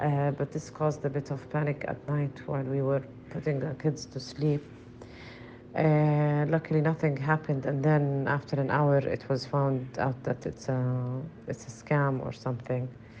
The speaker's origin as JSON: {"language": "English", "town": "Gaza City", "region": "Gaza Strip", "country": "Palestine", "said": "I live in Gaza City, in the western side of Gaza City, and I'm living with my family"}